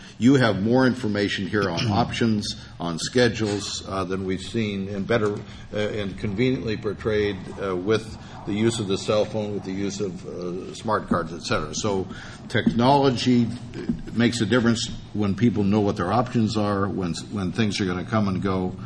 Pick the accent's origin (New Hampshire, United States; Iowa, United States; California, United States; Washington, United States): Washington, United States; I'm from Washington State. We hate tolls up there.